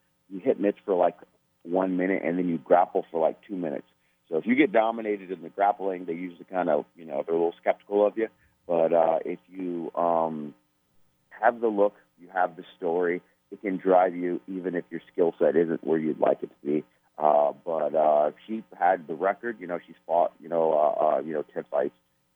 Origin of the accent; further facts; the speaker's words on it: Minneapolis, Minnesota, United States; But basically, I'm from Minneapolis, Minnesota.